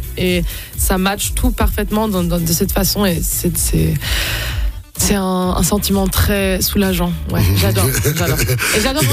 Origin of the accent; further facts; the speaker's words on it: Zurich, Switzerland; also born or lived in United States; Oui, je parle toutes les langues, Schweizerdeutsch, Hochdeutsch, français et anglais. Je viens de Zurich. Oui, je viens de Zurich, mais je suis née aux États-Unis. Et là, j'habite en Suisse depuis presque 15 ans.